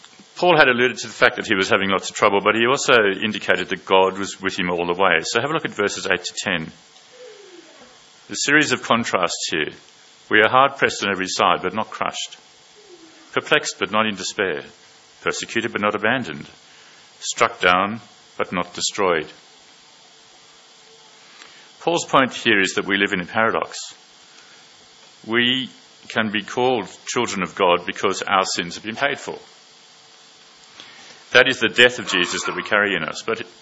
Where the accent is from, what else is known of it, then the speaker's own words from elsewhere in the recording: South Africa; growing up in South Africa, one of the things you learn there is, obviously you learn South African history.